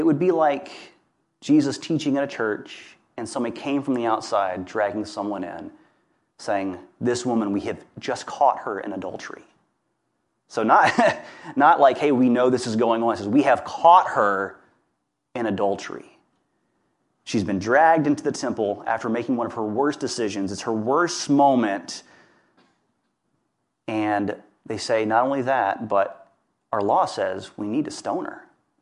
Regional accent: Hammond, Louisiana, United States; She lived 30 miles from where I grew up in Hammond, Louisiana, a little place called Kentwood.

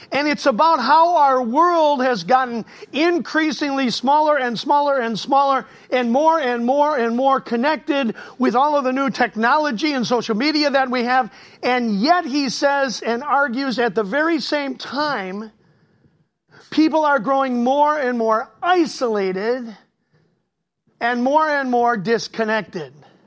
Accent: Cleveland, Ohio, United States; born or raised there

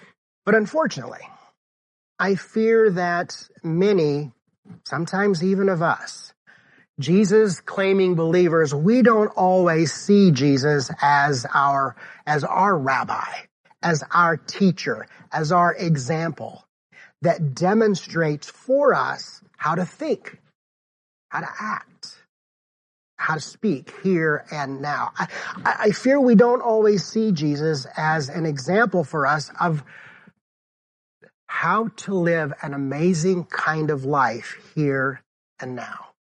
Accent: Decatur, Illinois, United States; and then returned to my hometown of Decatur, Illinois.

